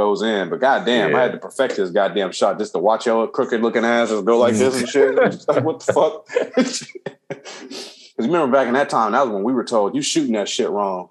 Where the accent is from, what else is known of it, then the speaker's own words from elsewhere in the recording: Compton, California, United States; Dude, I grew up in Compton.